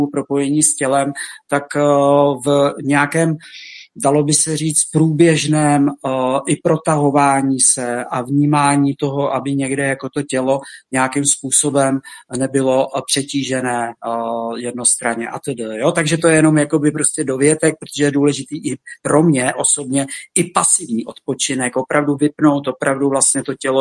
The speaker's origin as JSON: {"language": "Czech", "town": "Protivín", "region": "South Bohemian Region", "country": "Czechia", "tie": "born or raised there", "also_born_or_lived": "Písek", "said": "Jak já jsem původem Jihočech, jsem se narodil, nejbližší porodnice byla v Písku, takže v Písku jako v Jihočeském, byť jsem jakoby žil a vyrůstal v Protivíně 14 kilometrů odtud."}